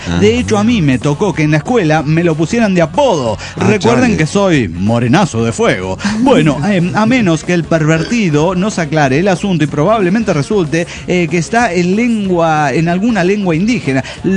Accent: Guerrero, Mexico; Momento, yo soy de Guerrero, nacido, criado, educado

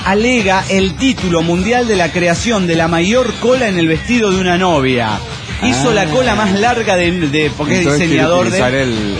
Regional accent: Orange, California, United States; Bien, el más poronga de Orange, California.

